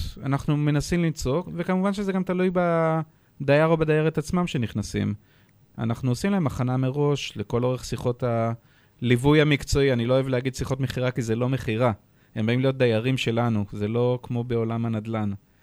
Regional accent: Hadera, Haifa District, Israel; אנחנו שכנים גיאוגרפית, הם ממשמרות, אנחנו מחדרה.

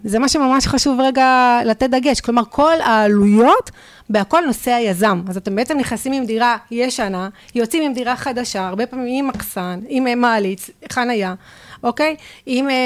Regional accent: Lod, Central District, Israel; גדלתי בשכונה, לא פשוטה, בלוד, שכונה בעיר מעורבת, ושכונה של ימים הפכה באמת להיות לא קלה

